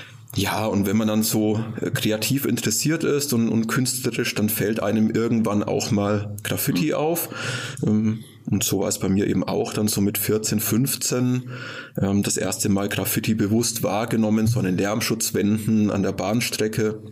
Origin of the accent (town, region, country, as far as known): Nuremberg, Bavaria, Germany; born or raised there; accent: Franconian; now in Fulda, Germany